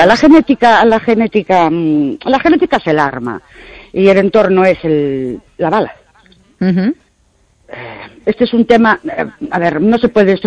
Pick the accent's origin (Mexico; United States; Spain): Spain; Ourense, Galicia; de Orense.